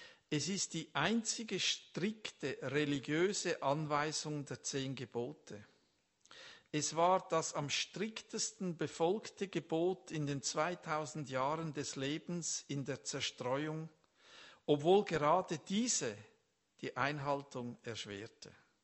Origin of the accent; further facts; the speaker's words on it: Switzerland; Ich bin ja ein Schweizer, oder? Also nicht so auf die Leute zugehend.